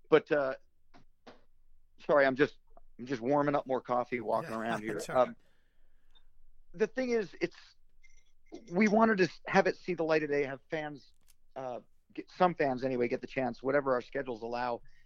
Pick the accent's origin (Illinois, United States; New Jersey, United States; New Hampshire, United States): New Jersey, United States; also born or lived in Bronx; Okay, I was born in the Bronx, and when my parents wanted to move us kids out for the quote-unquote better life, I was moved to the New Jersey suburbs.